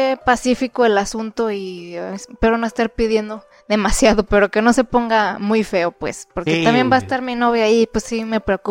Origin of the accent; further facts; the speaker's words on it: Mexico; Así siempre somos los mexicanos